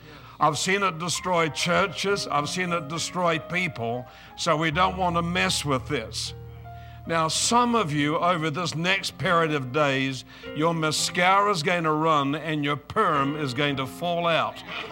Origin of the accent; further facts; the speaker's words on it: Queensland, Australia; And I come from Australia, from a place north of a main center called Brisbane. I live on the Sunshine Coast, about 5 minutes from my house, by car to the beach.